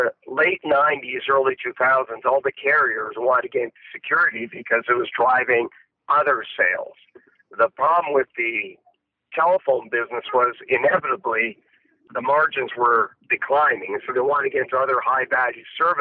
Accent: Canada; I grew up in Canada.

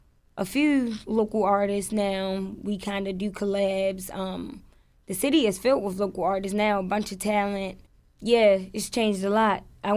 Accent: Baltimore, Maryland, United States; I want people to know that I'm from Baltimore

